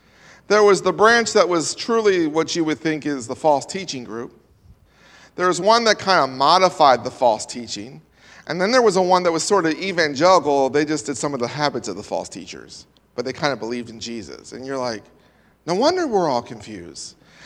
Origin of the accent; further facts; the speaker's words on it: East Coast, United States; I come from the East Coast.